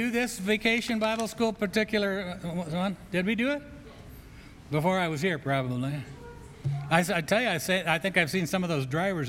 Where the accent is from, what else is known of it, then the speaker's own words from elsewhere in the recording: Grand Junction, Colorado, United States; also born or lived in Arvada; I've born and raised in Grand Junction, and then I've lived in Arvada.